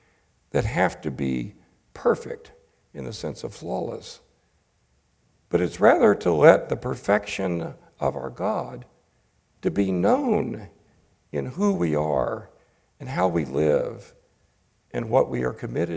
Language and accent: English; the South, United States; When I got to be about 10 years old, I was wrestling, especially growing up in the Southern Bible Belt